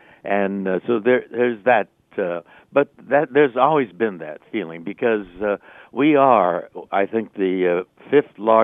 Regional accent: Los Angeles, California, United States; I'm an Angeleno. I was born here in Los Angeles. But my parents were Northern Californians.

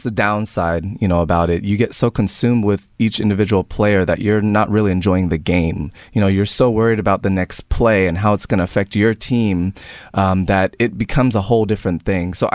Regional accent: Tampa, Florida, United States; I was a Tampa Bay Buccaneers fan just growing up in Tampa.

